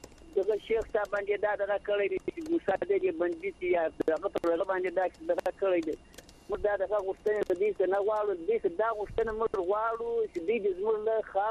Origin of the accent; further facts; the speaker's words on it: Zabul, Afghanistan; زه د زابل د ولایت ته غر د ولسوالۍ